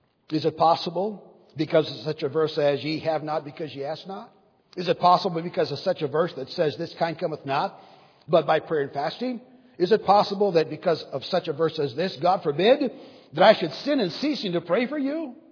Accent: Brazil; I was born and raised in Brazil, South America. Mom and Dad thought that naturally we would stay there or go back there to be full-time missionaries. And so thus, all of our memory work was in Portuguese.

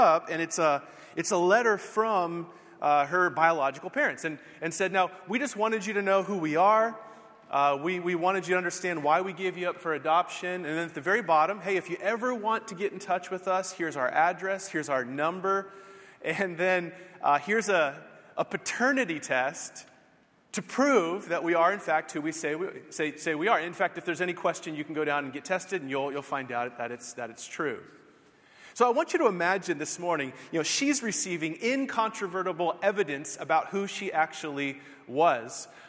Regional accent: California, United States; And as Doug mentioned, we are from California.

